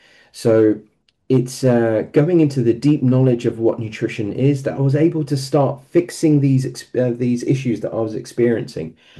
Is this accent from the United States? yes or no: no; London, United Kingdom; I am in my 40s. I was born in East London, moved to West London in the 90s, and have been a Hujjat Stanmore member ever since.